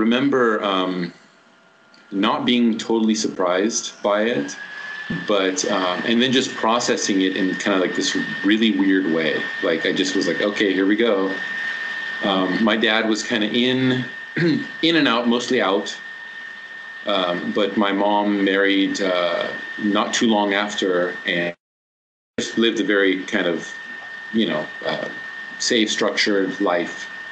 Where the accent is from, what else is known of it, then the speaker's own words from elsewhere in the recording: West Coast, United States; I grew up in the West Coast of the United States.